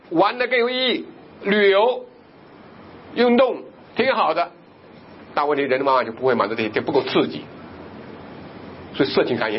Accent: China; 好，现在我们中国人冲到第二个层次，叫生活层次。

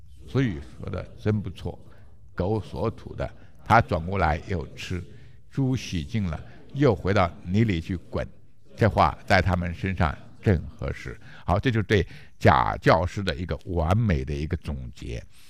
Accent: China; 原来说我理解的跟我们大陆人去还就不一样

